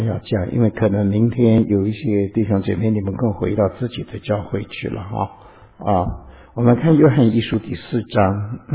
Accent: China; 因为我们中国人煮菜多半用油嘛

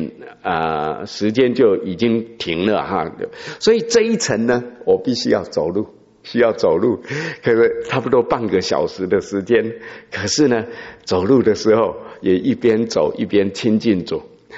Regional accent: Taipei, Taiwan; 我有时候带弟兄姊妹去我的老家，在台北

